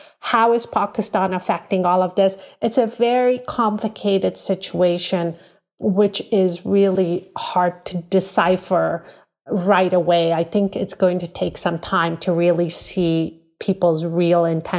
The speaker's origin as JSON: {"language": "English", "country": "United States", "said": "as an American, I'm very ashamed of what has happened to the Afghan people."}